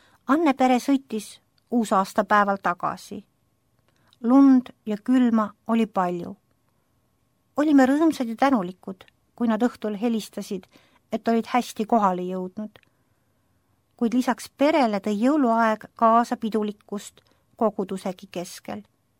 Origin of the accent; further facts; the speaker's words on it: Haapsalu, Lääne County, Estonia; Teiseks esinemiskohaks kavandasime minu kodulinna, Haapsalu, palvela.